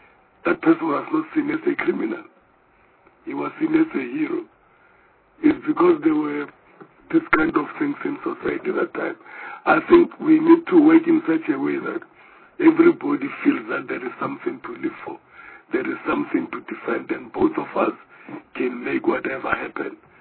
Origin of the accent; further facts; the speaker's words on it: Alexandra, Gauteng, South Africa; I grew up in Alexander.